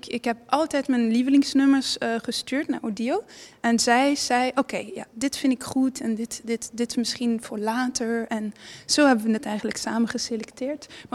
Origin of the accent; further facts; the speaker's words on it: Amsterdam, North Holland, Netherlands; born there; Nee, helemaal niet. Ik ben in Amsterdam geboren.